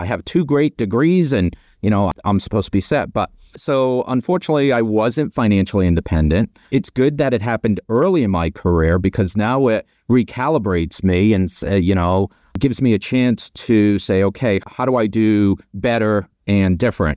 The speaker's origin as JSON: {"language": "English", "town": "Boston", "region": "Massachusetts", "country": "United States", "accent": "Boston", "said": "I hail from the Northeast, hence the Boston hat and the Boston accent."}